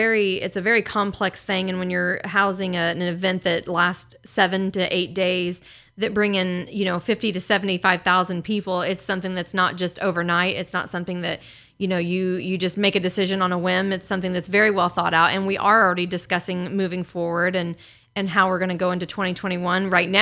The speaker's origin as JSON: {"language": "English", "country": "United States", "said": "that's why we're American and we can do that."}